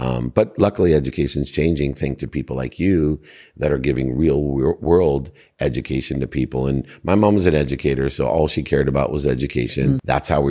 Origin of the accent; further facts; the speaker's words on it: Akron, Ohio, United States; born there; I was born in Akron, Ohio.